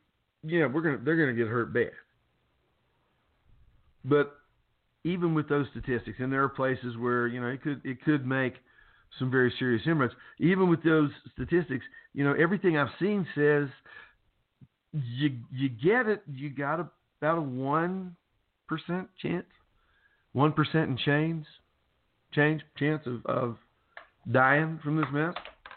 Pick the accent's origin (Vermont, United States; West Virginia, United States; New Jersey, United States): West Virginia, United States; Listen, dude, I'm from West Virginia.